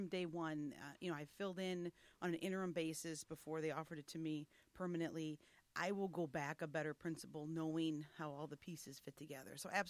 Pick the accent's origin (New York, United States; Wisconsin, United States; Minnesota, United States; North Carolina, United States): Wisconsin, United States; Kenosha; I'm born and raised in Kenosha, went through KUSD, proud graduate of Trimper High School.